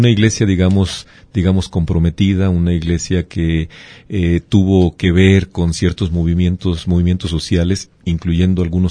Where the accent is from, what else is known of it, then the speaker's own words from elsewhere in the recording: Chile; Pero si yo como chileno de repente veo